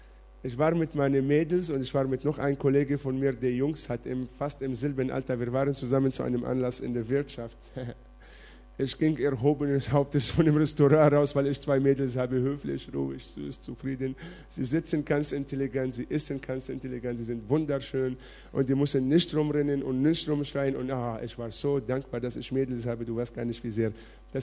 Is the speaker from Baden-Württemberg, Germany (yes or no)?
yes; Ulm, Baden-Württemberg, Germany; Ich komme aus Ulm, sie kommen aus Weikersheim.